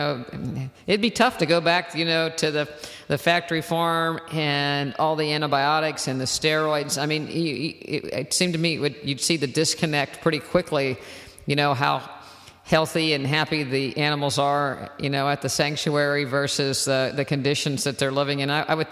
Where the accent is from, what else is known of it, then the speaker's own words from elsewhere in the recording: West Virginia, United States; I'm originally from West Virginia, and my daughter's in school there